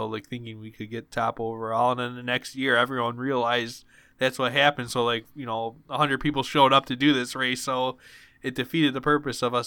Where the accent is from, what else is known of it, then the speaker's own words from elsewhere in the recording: Buffalo, New York, United States; Because it is, hey, listen, folks, we're from Buffalo. We're not super big.